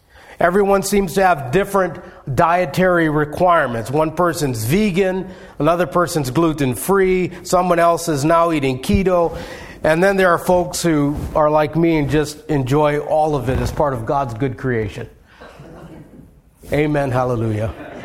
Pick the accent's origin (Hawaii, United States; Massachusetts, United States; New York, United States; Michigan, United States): Hawaii, United States; Growing up in Hawaii, I ate just about anything from the ocean.